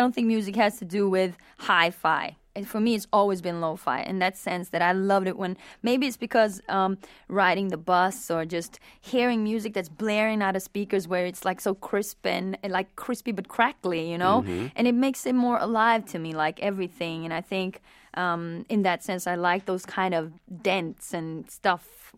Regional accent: Himachal Pradesh, India; born there; also born or lived in Norway; I was born in Himachal Pradesh, which is north in India.

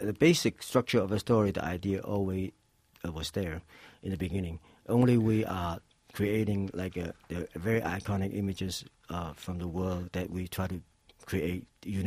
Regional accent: Saigon, Vietnam; also born or lived in China; now in Hong Kong; I was born in China, but I migrated with my parents to Saigon.

